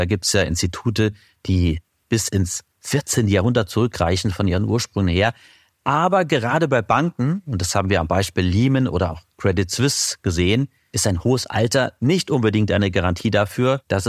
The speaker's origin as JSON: {"language": "German", "region": "Saarland", "country": "Germany", "tie": "born or raised there", "said": "aus meiner Heimat im Saarland"}